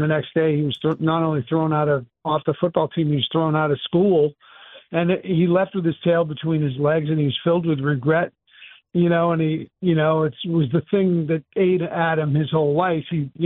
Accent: Boston, Massachusetts, United States; I grew up in Boston, so I played three sports during the year.

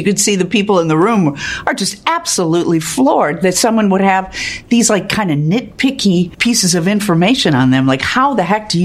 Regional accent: Chicago, Illinois, United States; You know, I have great WGN memories of growing up in Chicago.

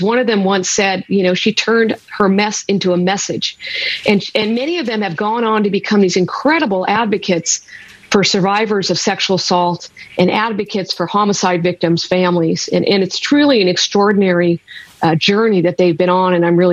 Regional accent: Sacramento, California, United States; I grew up in Sacramento. I understood the impact it had on this community.

